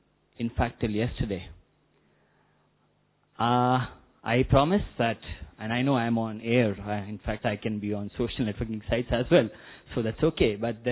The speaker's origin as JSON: {"language": "English", "town": "Ahmedabad", "region": "Gujarat", "country": "India", "said": "from Ahmedabad."}